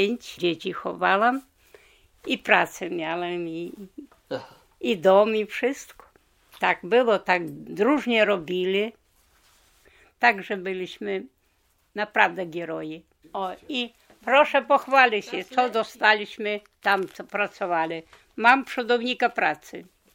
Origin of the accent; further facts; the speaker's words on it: Dobrywoda, Podlaskie Voivodeship, Poland; ну я з Добриводи